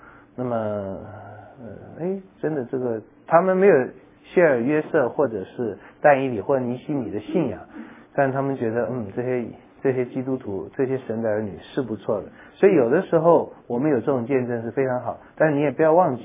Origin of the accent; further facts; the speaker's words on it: China; 我们中国人爱面子，我们中国人脸皮很薄哈。